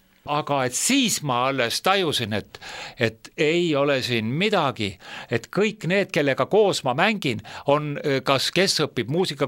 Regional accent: Hiiu County, Estonia; Ei, see toimus ikkagi juba lapsepõlves Hiiumaal.

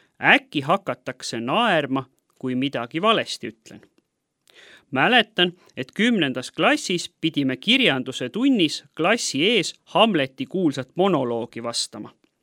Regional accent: Haapsalu, Lääne County, Estonia; Olen sündinud ja kasvanud ilusas mereäärses Haapsalu linnas. Vanemad ei olnud kristlased, seega kasvades kiriku ja usuga suurt kokkupuudet polnud.

